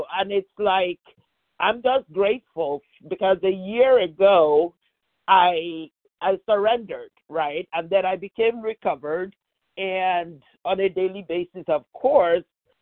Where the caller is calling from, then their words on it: California, United States; from California, Pacific Time.